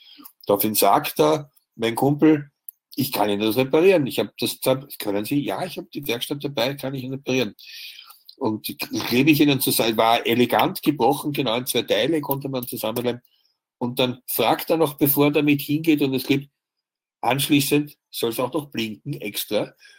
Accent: Vienna, Austria; ich komme ja in Wirklichkeit aus Wien und bin beim Wiener CCC dabei.

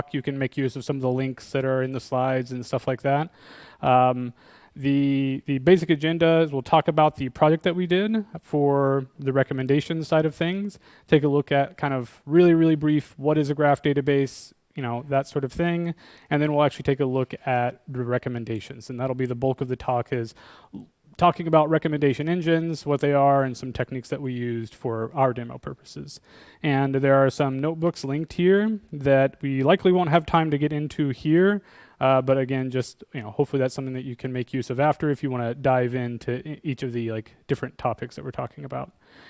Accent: Florida, United States; I'm actually from Florida, so I came prepared for the heat.

